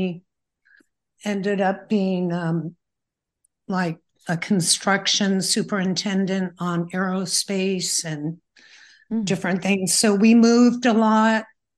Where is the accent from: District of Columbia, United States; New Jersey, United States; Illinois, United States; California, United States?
California, United States; San Luis Obispo; born there; I was born in San Luis Obispo.